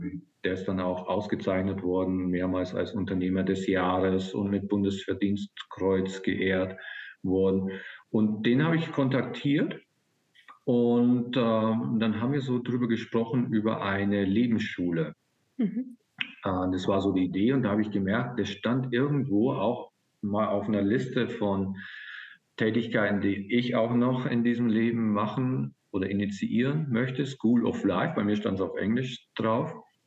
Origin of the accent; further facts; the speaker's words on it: Bavaria, Germany; 1970 auf diesen Planeten gekommen. Als ich so vorübergeflogen bin, dachte mir, der sieht gut aus. Und ich bin gelandet in Bayern und bin dort aufgewachsen.